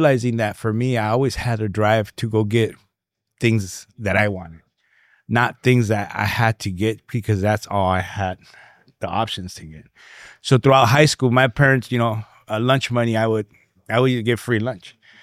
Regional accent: Rialto, California, United States; So I, I'm first generation Mexican. My parents came from Jalisco. Okay. I grew up in the city of Rialto.

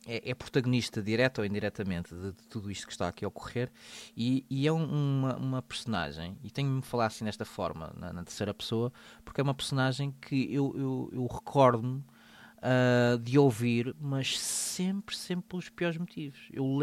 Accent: Portugal; Eu como português, como contribuinte

